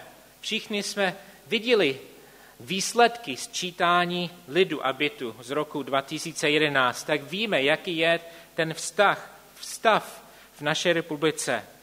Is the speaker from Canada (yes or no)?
yes; Canada; now in Prague, Czechia; já jsem původně z Kanady